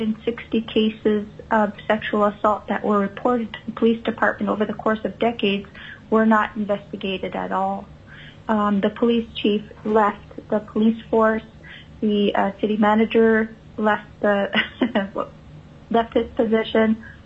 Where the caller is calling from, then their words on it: Nome, Alaska, United States; I'm calling in from Nome